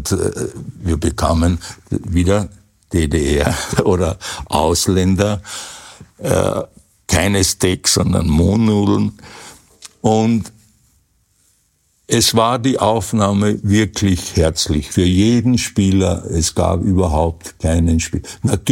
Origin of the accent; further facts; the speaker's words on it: Klagenfurt, Carinthia, Austria; born there; Ich wurde in Klagenfurt geboren am 25.02.1948